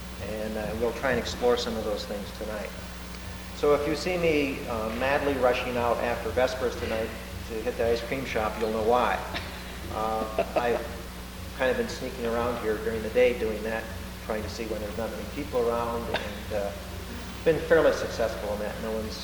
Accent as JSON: {"language": "English", "region": "Wisconsin", "country": "United States", "said": "I come from Wisconsin, which is a dairy state, so I can use that as an excuse."}